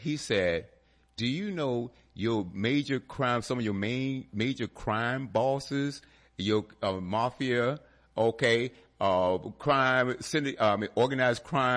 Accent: Virginia, United States; I said, "Well, originally I'm from Virginia."

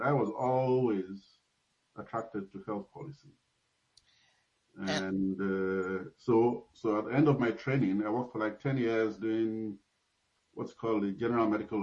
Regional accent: Nigeria; I was born and raised in Nigeria, and one of my earliest experiences was being a very sickly child.

